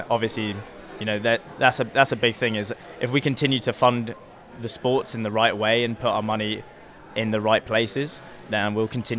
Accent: United Kingdom; I'm a British diver competing in the men's 10 metre individual event.

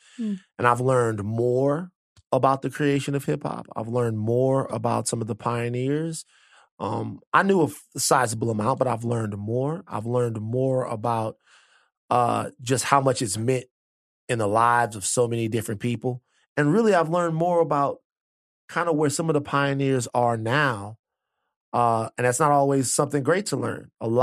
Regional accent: the South, United States; I'm obviously from the South.

